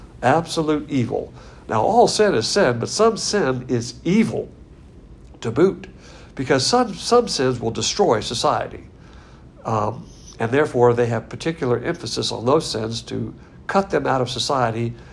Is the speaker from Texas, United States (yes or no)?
yes; Texas, United States; And I'm sure, as a Texan, I've had that experience several times